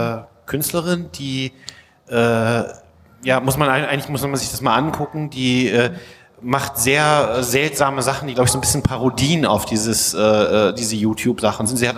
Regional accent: Bremen, Germany; ich bin aus Bremen.

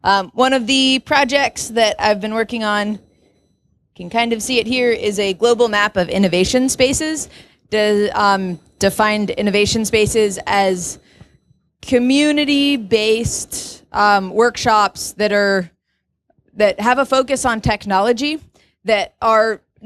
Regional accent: San Francisco, California, United States; I grew up in San Francisco and thereabouts.

